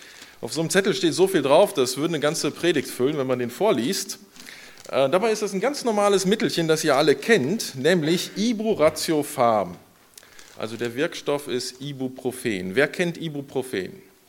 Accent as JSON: {"language": "German", "town": "Bonn", "region": "North Rhine-Westphalia", "country": "Germany", "tie": "born there", "said": "Mit Bonn verbindet mich viel. Ich wurde in Bonn geboren, aber das war im letzten Jahrtausend. Das ist eine Weile her."}